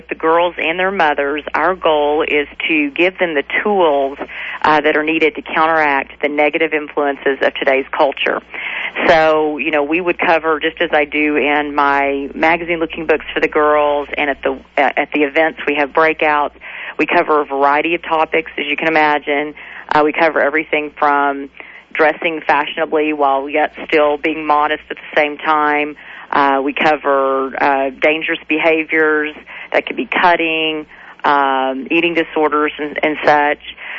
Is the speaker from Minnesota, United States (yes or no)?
no; Austin, Texas, United States; I held one event in Austin, Texas. That's my hometown here.